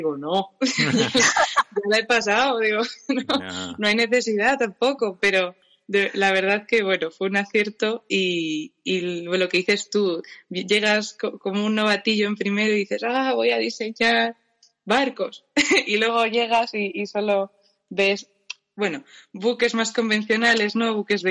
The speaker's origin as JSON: {"language": "Spanish", "town": "Madrid", "region": "Community of Madrid", "country": "Spain", "tie": "born or raised there", "also_born_or_lived": "Málaga", "said": "Aunque soy malagueña, me he criado en Madrid"}